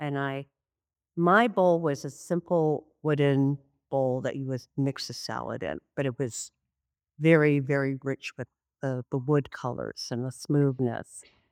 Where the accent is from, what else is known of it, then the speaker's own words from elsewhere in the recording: Connecticut, United States; I grew up in Connecticut on Long Island Sound, and there was beach.